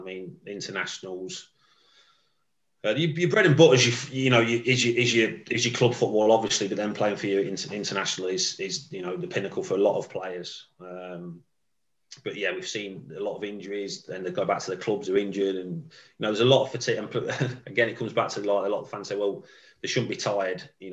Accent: Coventry, West Midlands, United Kingdom; When I grew up in Coventry, first team lads used to go out most Tuesdays and most Saturdays after the games.

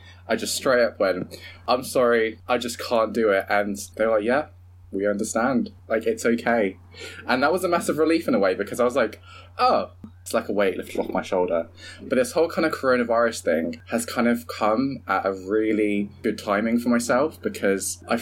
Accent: England, United Kingdom; also born or lived in Hong Kong / Philippines / Isle of Man / Cyprus; And then I moved to the Isle of Man for about a year. And then to Cyprus for about 6 years. And then England from, year seven up.

